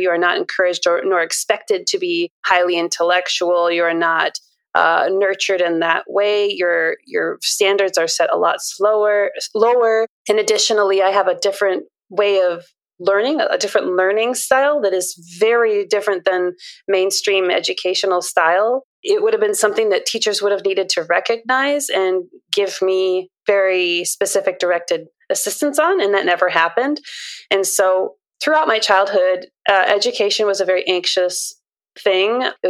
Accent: Minnesota, United States; born there; I'm 38. And so I was born in Minnesota at the age of being born.

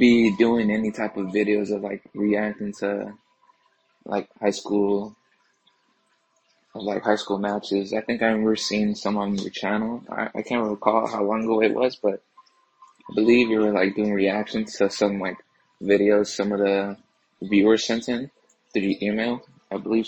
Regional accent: California, United States; I'm from California.

